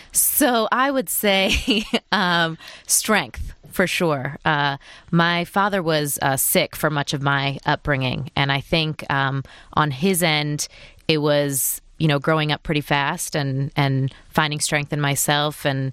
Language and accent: English; Troy, Michigan, United States; I grew up in Troy, Michigan. My parents came here from India in the 70s.